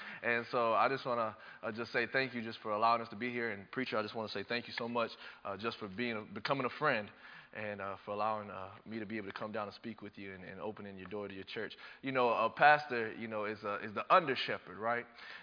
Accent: Dayton, Ohio, United States; I grew up in a very religious home there in Dayton, Ohio. I am from Dayton. My father raised me Catholic. My mom was Pentecostal.

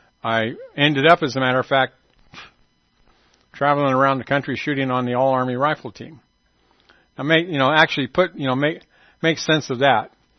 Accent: Kansas, United States; So, born and raised in Kansas, so the middle of the United States, flyover country, and proud of it, I guess, huh?

